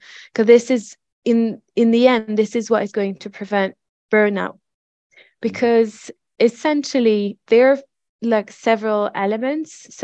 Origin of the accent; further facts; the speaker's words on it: France; accent: French; English is a second language; now in Leeds, United Kingdom; You're going to spot my French accent in the next few minutes. I'm going to just put it out there. I'm French. I live in Leeds. I've been living in Leeds for quite a few years now.